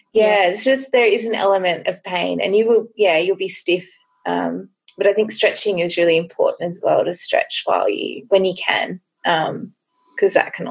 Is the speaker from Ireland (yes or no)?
no; Australia; growing up in Australia